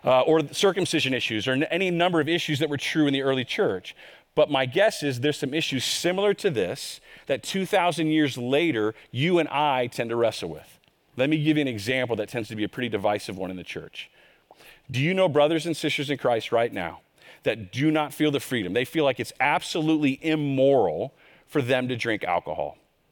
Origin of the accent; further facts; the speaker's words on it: Texas, United States; Y'all, I grew up in Texas, the buckle of the Bible Belt. We invented legalism where I came from.